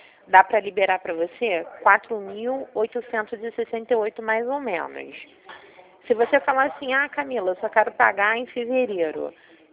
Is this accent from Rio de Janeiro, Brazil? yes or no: yes; Rio de Janeiro, Brazil; Eu sou da Vila da Penha.